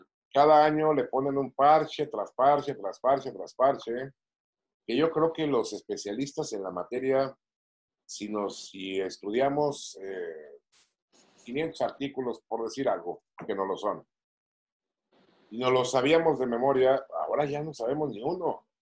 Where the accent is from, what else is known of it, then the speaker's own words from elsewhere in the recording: Mexico; veo a mi pueblo México